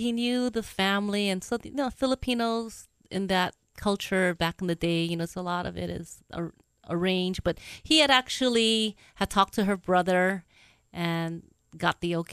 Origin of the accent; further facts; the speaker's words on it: Pearl City, Hawaii, United States; Well, I grew up in Pearl City, Hawaii, in the mountains of Pacific Palisades.